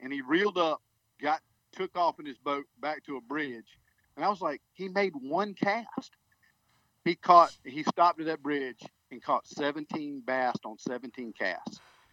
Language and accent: English; South Carolina, United States; And I'm from South Carolina. We don't do snow.